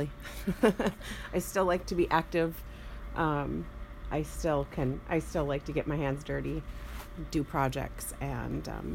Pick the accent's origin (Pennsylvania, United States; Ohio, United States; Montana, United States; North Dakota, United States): North Dakota, United States; West Fargo; I grew up in West Fargo, North Dakota.